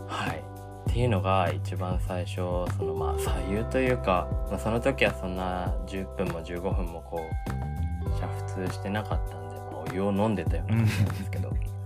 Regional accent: Shizuoka, Japan; 大学でね東京に出てたんですけどやっぱりこう静岡生まれ静岡育ちっていうことで自然がやっぱ必要だなと思って大学卒業してからこう静岡の実家に帰ってきて今、はい、暮らしているような感じですね。

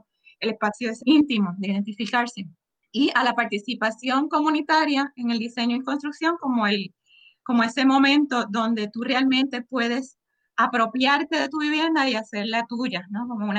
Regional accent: Puerto Rico; Soy de Puerto Rico y soy profesora de arquitectura y diseñadora comunitaria.

